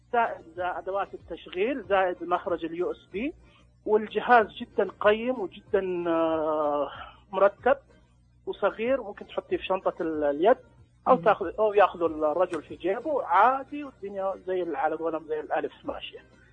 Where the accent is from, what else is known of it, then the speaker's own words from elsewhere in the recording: Taif, Makkah Province, Saudi Arabia; يصير عندنا في الطائف الخيام الصيفية هذه